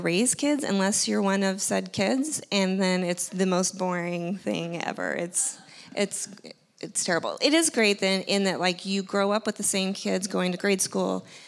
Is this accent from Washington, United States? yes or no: yes; Walla Walla, Washington, United States; So I grew up in Walla Walla, Washington. It is a real place.